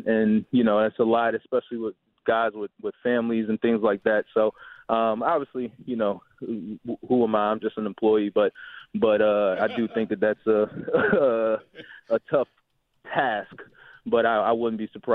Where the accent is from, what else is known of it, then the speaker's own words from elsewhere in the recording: Baltimore, Maryland, United States; I'm from Maryland, from Baltimore, Maryland. At 16 years old is the legal driving limit.